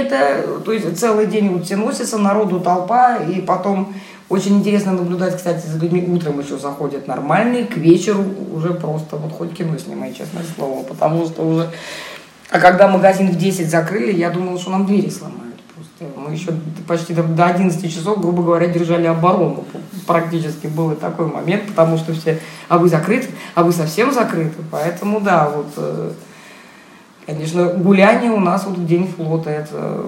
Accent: Kronstadt, Saint Petersburg, Russia; вот я из Кронштадта.

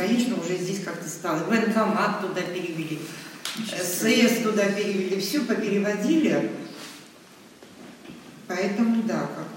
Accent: Kronstadt, Saint Petersburg, Russia; Да, ну, приятно сказать, что мы из Кронштадта, а так вообще Ленинград, Санкт-Петербург.

